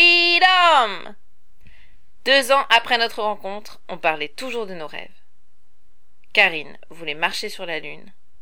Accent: Brest, Brittany, France; J'étais de Bellevue, un quartier de Brest. 15 kilomètres nous séparaient.

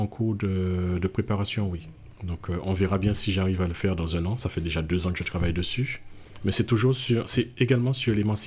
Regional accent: Guadeloupe; now in Toulouse, France; Je viens de la Guadeloupe et ça fait 24 ans maintenant que je suis ici.

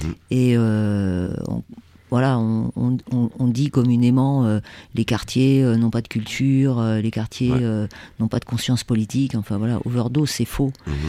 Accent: Paris, Île-de-France, France; moved away as an adult; also born or lived in Angoulême; Moi, je suis parisienne à la base. Je suis partie de Paris, j'avais 28 ans. Après, j'étais à Angoulême.

